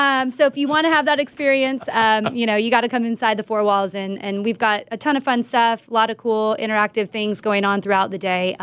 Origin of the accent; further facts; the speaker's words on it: San Diego, California, United States; I'm from San Diego originally, born and raised.